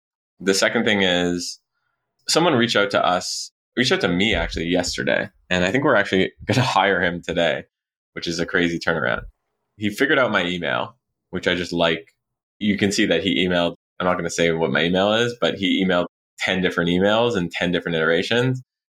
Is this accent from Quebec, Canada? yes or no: yes; Montreal, Quebec, Canada; I grew up in Montreal, Canada. I ended up dropping out of school.